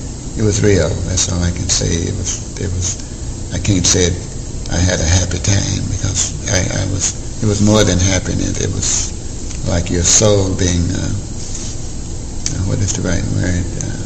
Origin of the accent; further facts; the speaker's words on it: Fort Worth, Texas, United States; it reminded me of when I was born in Fort Worth, a little kid.